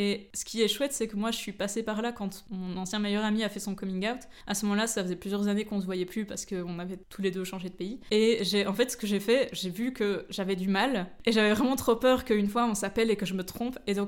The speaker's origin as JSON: {"language": "French", "country": "Belgium", "tie": "born or raised there", "moved": "yes", "said": "J'ai grandi en Belgique et j'ai déménagé"}